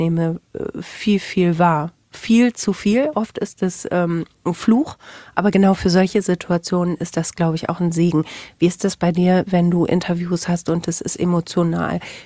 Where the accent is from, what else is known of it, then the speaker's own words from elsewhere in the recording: North Rhine-Westphalia, Germany; für mich als Ostwestfälin